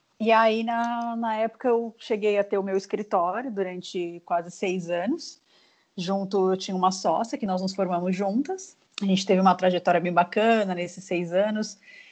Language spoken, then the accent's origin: Portuguese; São Paulo, Brazil; now in Florianópolis, Brazil; capital. Vim para Florianópolis em 2012